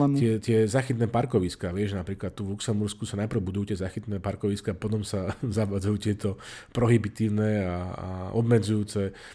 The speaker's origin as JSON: {"language": "Slovak", "town": "Prievidza", "region": "Trenčín Region", "country": "Slovakia", "tie": "born or raised there", "said": "u mňa doma na Hornej Nitre v meste Prievidza"}